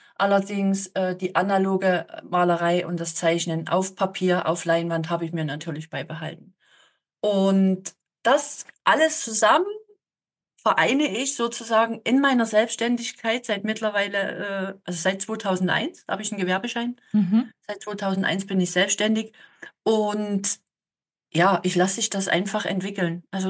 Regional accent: Germany; born there; ich bin in der DDR geboren, ich bin Wendekind.

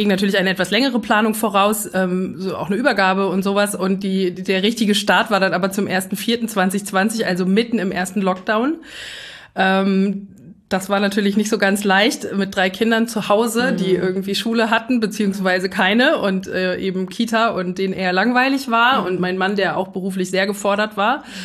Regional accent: Braunschweig, Lower Saxony, Germany; born there; ich bin in Braunschweig geboren und bin dann nach dem Abitur nach Frankfurt-Oder gegangen, was für mich erstmal so ein kleiner Schock war, habe mich dann da doch aber sehr wohl gefühlt. Habe ein Semester in Spanien studiert und danach in Berlin mein Jurastudium beendet.

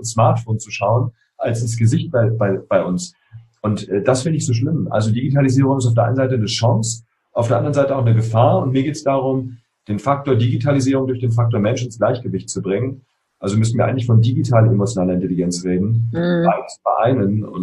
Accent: Berlin, Germany; ich bin in Spandau aufgewachsen, hier in Berlin, 500 Meter von der Berliner Mauer entfernt.

